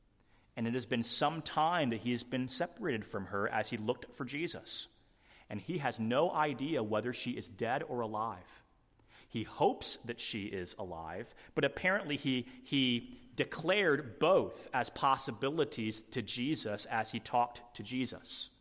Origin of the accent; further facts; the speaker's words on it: Midwest, United States; I grew up in the Midwest. The small town that I grew up in high school only had one major road